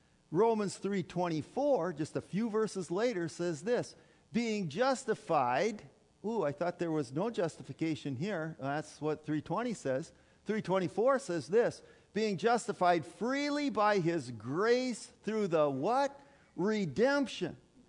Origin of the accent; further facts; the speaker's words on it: Minnesota, United States; I came from the Iron Range, and there, up there, you know, that's still Minnesota, by the way